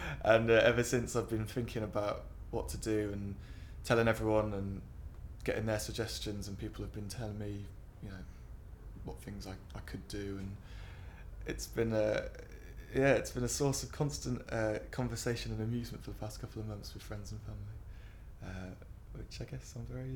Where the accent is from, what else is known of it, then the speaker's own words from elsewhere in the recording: Bristol, South West England, United Kingdom; I'm 24 and I'm from Bristol.